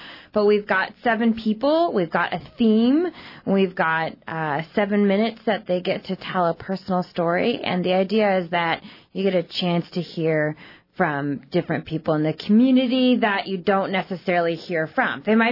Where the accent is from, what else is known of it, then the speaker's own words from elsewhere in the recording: Anchorage, Alaska, United States; And so I grew up in Anchorage, and I was living there after kind of college and ski bumming for a while